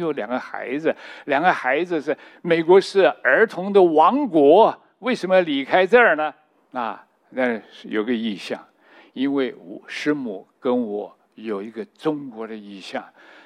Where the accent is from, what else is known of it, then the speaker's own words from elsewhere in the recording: Taiwan; 我说我们的呼召是到中国，我们是台湾的